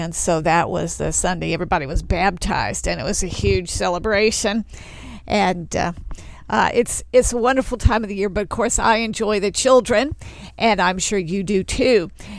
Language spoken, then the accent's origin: English; Austin, Texas, United States; I started on the radio in my hometown in Austin, Texas. I tend to talk like that still